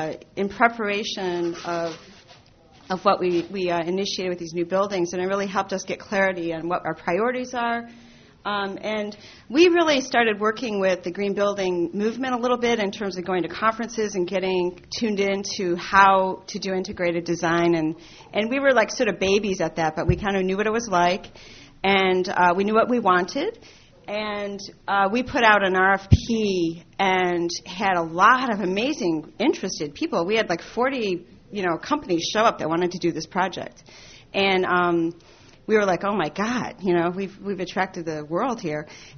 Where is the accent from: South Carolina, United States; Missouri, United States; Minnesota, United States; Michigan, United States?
Michigan, United States; Detroit; I'm from Detroit, and when I go to a Canadian place, I start talking like a Canadian. I don't know why. It's because I lived I spent a lot of time in Windsor, so I have this Canadian accent all of a sudden.